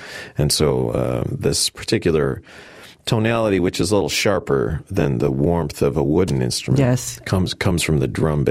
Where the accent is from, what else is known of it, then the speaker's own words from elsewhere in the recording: Chicago, Illinois, United States; I grew up in Chicago.